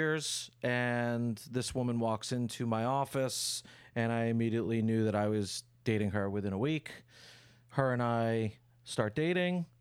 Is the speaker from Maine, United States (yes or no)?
no; Farmingville, New York, United States; I'm actually from Farmingville.